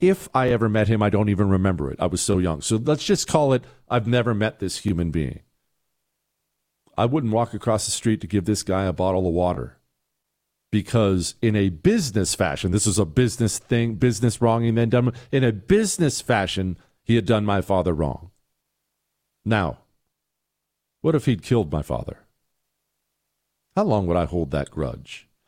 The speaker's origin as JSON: {"language": "English", "region": "Montana", "country": "United States", "tie": "born or raised there", "also_born_or_lived": "Steubenville, Ohio / Toronto, Ohio", "said": "I was born in Steubenville, Ohio. I grew up until I was 10 years old in Toronto, Ohio. And then at 10, my parents moved us out to Montana, and that's where I grew up from there."}